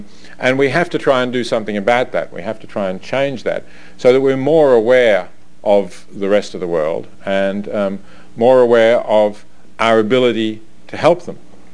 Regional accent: Australia; moved away; I'm an immigrant too, I guess. As you can tell from the funny way I speak, I'm an Australian. And coming here from Australia 10 years ago

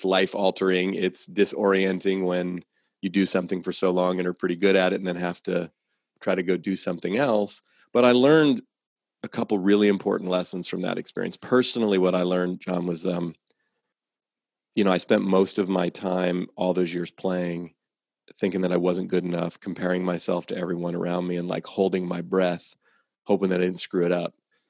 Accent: Oakland, California, United States; I grew up in Oakland, California, in the San Francisco Bay Area, where I still live.

